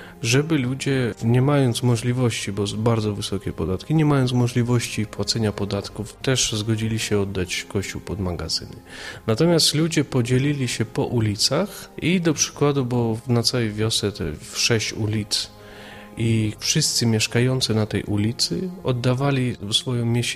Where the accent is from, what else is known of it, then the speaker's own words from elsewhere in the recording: Chernivtsi Oblast, Ukraine; Ja pochodzę z Bukowiny Północnej, to jest część Ukrainy, z rodziny polskiej. Pradziadkowie przyjechali w wędrówkach ludów, przyjechali na Bukowinę, tam się osiedlili, z Gór Tarnowskich.